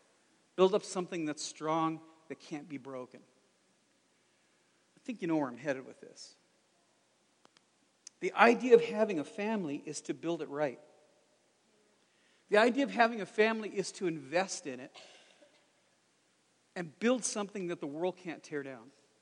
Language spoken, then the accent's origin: English; Los Angeles, California, United States; Now, I grew up in the ghetto. I can say these things. I really did. I grew up in South Central LA.